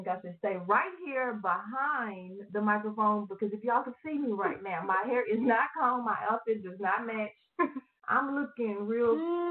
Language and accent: English; Austin, Texas, United States; also born or lived in Houston; I am originally from Austin. That's where I was born and raised up until I went into middle school, and then I moved to Houston.